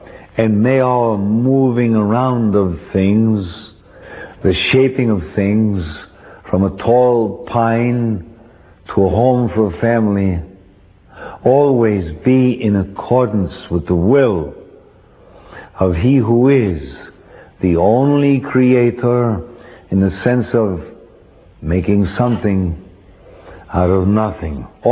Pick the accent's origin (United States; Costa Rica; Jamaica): United States; Missouri; I'm from Missouri, you're going to have to show me how He did it.